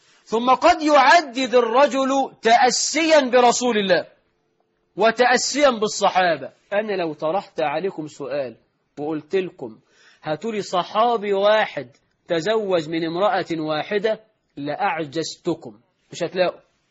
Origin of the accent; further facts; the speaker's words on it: Egypt; والحد عهد قريب عندنا في مصر، في صعيد مصر وفي ريف مصر